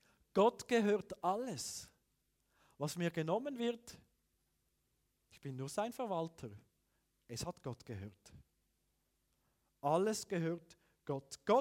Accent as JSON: {"language": "German", "country": "Switzerland", "said": "Und ich muss sagen, mich als Schweizer beschämt ein solcher Vers."}